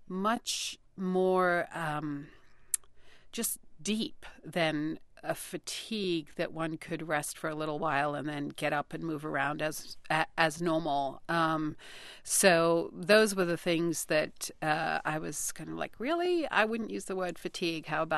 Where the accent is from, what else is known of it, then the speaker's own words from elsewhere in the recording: India; I'm a massive tea drinker. And tea I'm Indian. I like to drink good tea.